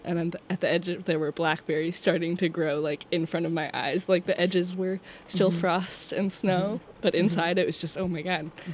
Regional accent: Massachusetts, United States; But it is in Massachusetts.

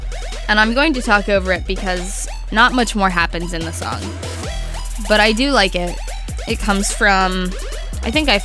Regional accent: Florida, United States; And I was from Florida, so I am from Florida, living there.

